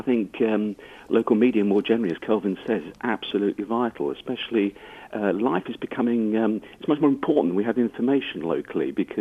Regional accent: East of England, United Kingdom; When I was growing up in Bedfordshire, there was a local newspaper at the Biggleswick Chronicle and Anglia News and a bit of news from the TV, and that was it.

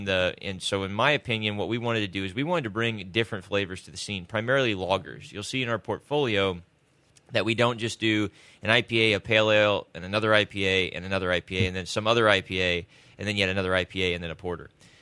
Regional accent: Spring, Texas, United States; also born or lived in Tomball; I was born in Tomball, grew up in the Spring Klein area, so I've been a Houstonian, born and bred since.

